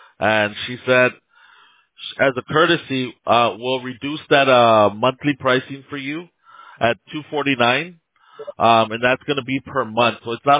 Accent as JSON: {"language": "English", "town": "Downey", "region": "California", "country": "United States", "tie": "born or raised there", "said": "I was born and raised in Downey. Not sure if you're familiar with Downey."}